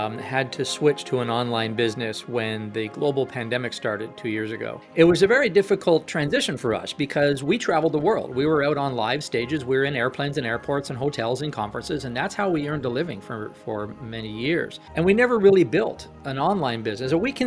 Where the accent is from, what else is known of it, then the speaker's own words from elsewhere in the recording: Ottawa, Ontario, Canada; I'm from Ottawa, Canada. Ottawa is Canada's capital, and it's cold here most of the year.